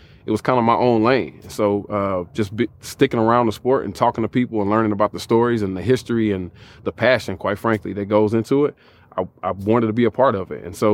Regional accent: Nashville, Tennessee, United States; I'm from Nashville, Tennessee.

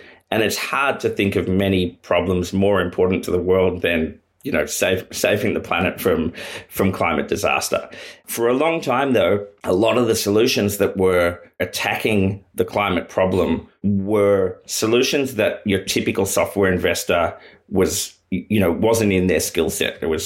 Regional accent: Australia; As an Australian who has been fortunate enough to travel, you don't meet many other people that don't say, "Oh, Australia, you're so lucky to live there."

